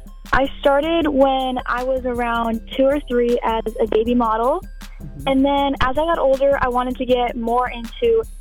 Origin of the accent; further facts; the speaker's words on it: Minnesota, United States; also born or lived in California; Yes, I'm from Minnesota. I've always traveled back and forth, Minnesota and California.